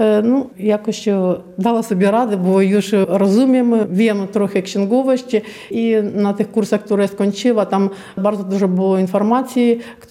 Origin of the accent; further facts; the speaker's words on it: Kyiv, Ukraine; Polish is a second language; moved away as an adult; now in Białystok, Poland; przyjechałam z synem z Ukrainy, z Kijowa, kiedy zaczęła się wojna. Mieszkamy tutaj w Polsce, w Białymstoku, z października 2022 roku.